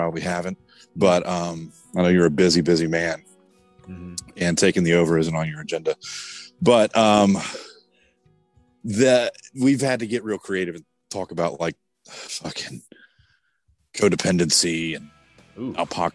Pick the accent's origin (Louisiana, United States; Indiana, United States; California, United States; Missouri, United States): Louisiana, United States; Slidell; Dude, I'm from Slidell, so I got no room to talk about anything.